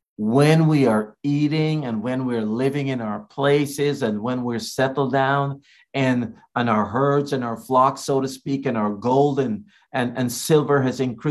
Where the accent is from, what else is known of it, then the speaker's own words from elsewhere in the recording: Guyana; when I grew up in Guyana, I was born in Guyana, and we didn't have a refrigerator at a period of time in our lives.